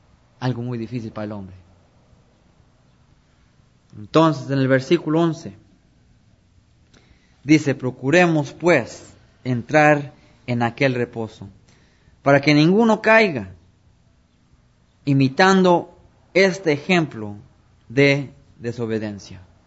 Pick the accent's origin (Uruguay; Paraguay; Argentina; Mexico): Mexico; Mexico City; born there; yo era católico toda mi vida. Yo nací en México, Distrito Federal. Y toda mi familia es católica y ha sido católica. Y yo también fui católico por 24 años.